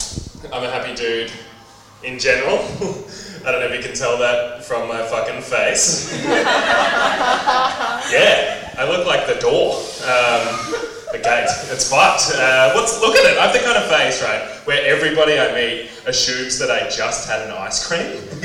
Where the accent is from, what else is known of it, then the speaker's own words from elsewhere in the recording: Australia; part of being Australian is like, yeah, I just lie to the place that pays me. Australia.